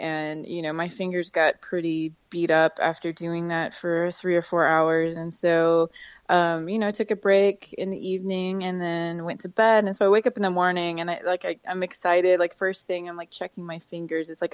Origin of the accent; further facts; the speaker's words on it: Louisiana, United States; also born or lived in Birmingham, Alabama; Well, I was born in Birmingham, but my family relocated to Louisiana when I was 2 years old. So Louisiana is really where I grew up and spent, all my formative years.